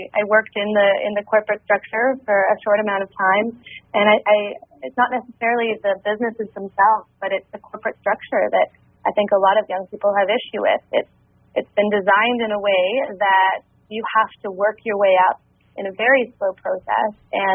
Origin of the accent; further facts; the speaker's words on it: Vancouver, British Columbia, Canada; Yeah, I grew up in Vancouver and I grew up in a single family home.